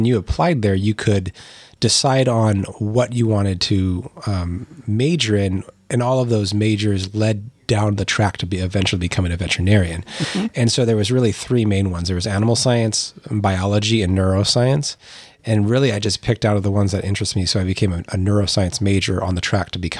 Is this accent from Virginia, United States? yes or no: no; Edmonds, Washington, United States; moved away as an adult; Yeah, spent some time coming out here growing up, but, you know, born and raised really in Edmonds and stayed there from, you know, being born to 18 and then moved out from